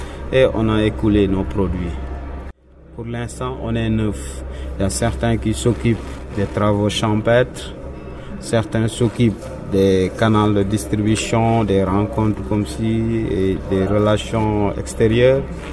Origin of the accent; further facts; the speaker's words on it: Senegal; now in Italy; je suis sénégalais et je vis actuellement en Italie.